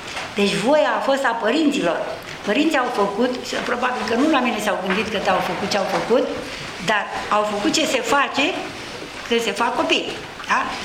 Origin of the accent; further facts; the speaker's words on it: Vâlcele, Romania; Vâlcele-i satul meu natal, da?